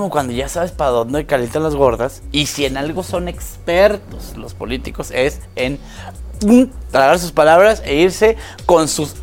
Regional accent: Mexico; No, yo soy de México.

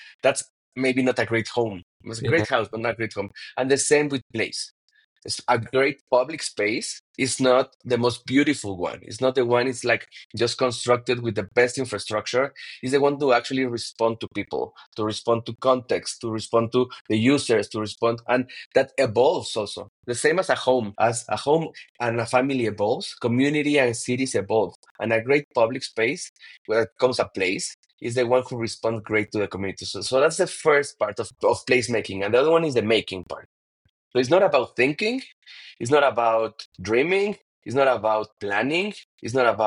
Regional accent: Mexico City, Mexico; English is a second language; and now I'm back to Mexico City, my hometown, and for the last 10 years

